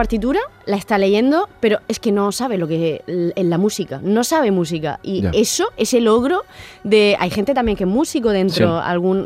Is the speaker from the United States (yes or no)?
no; Region of Murcia, Spain; la de la región de Murcia, que es de donde yo soy